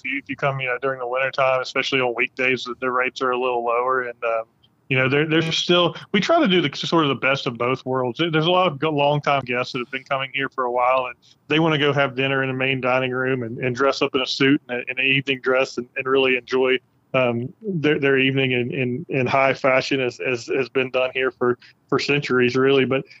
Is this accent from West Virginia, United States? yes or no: yes; West Virginia, United States; growing up in Greenbrier County